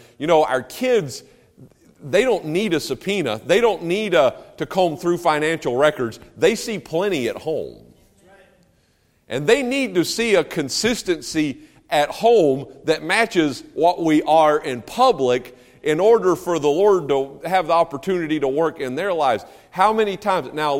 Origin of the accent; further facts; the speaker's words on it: United States; Now, I'm an American.